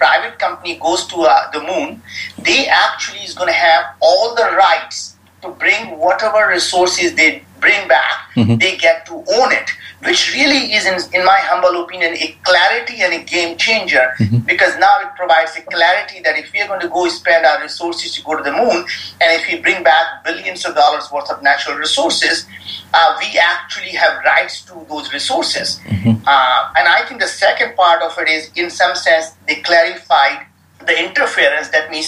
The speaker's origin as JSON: {"language": "English", "country": "India", "tie": "born or raised there", "said": "growing up in India in very humble beginnings and poverty and dreaming big to be able to go to the moon"}